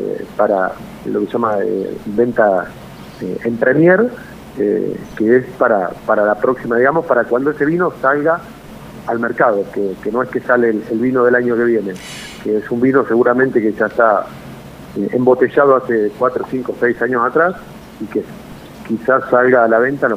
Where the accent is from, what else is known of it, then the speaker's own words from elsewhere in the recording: Argentina; nosotros tenemos una percepción como buenos argentinos